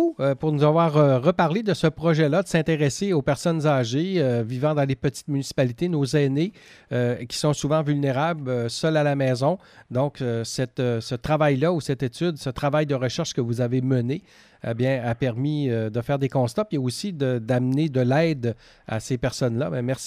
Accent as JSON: {"language": "French", "region": "Quebec", "country": "Canada", "said": "et même chez nous en Gaspésie ou à Gaspé."}